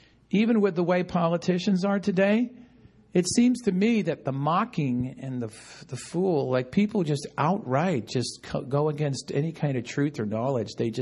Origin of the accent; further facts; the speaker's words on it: New York, United States; I have to watch it because I grew up in New York, and one of my favorite comedians was Don Rickles, right?